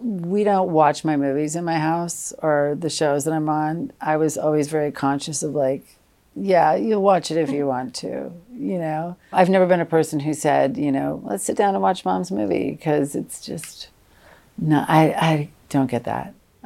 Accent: New England, United States; also born or lived in Los Angeles; I lived in LA for 30 plus years and finally came back. I mean, I'm originally from New England.

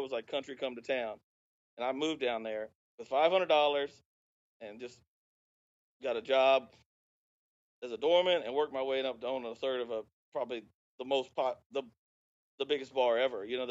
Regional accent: Midwest, United States; I think when I first moved down there, I was raw, man. I grew up in the Midwest.

